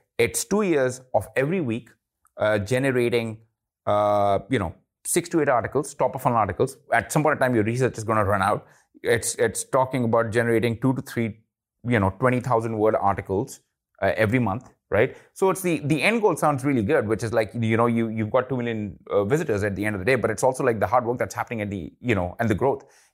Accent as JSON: {"language": "English", "country": "India", "said": "I tried to launch in India. I'm Indian, and I failed at it miserably."}